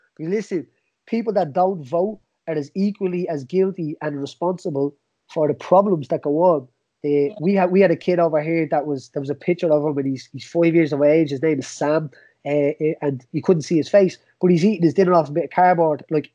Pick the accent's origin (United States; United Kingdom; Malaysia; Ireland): Ireland; accent: Dublin; but we might do one in 2020 in my good Dublin accent.